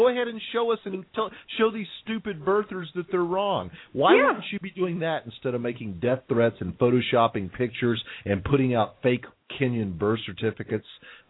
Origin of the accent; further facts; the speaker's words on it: Bryan, Texas, United States; born there; there's just so much documentation that I was born in Bryan, Texas, that my parents were there